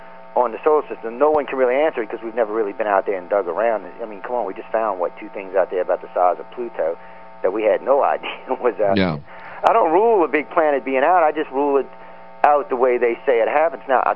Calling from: New Orleans, Louisiana, United States; Hi, Kevin. … from New Orleans. I've talked to you before.

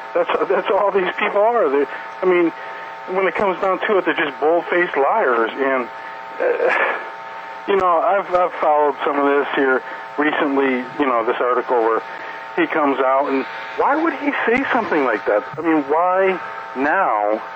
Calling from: Iowa, United States

